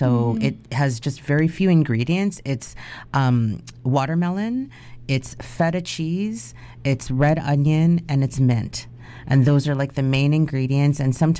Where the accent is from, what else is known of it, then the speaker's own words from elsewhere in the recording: Toronto, Ontario, Canada; I'm Canadian born and I was raised in Toronto, which if you have been to Toronto, you'll know like it is a mecca of different cultures, right?